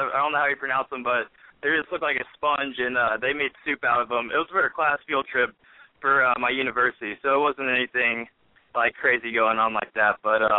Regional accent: Tennessee, United States; I'm from Tennessee

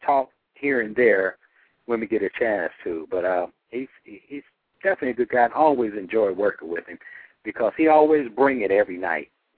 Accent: Cleveland, Ohio, United States; Howard's from Akron, Ohio, and I was from Cleveland, Ohio.

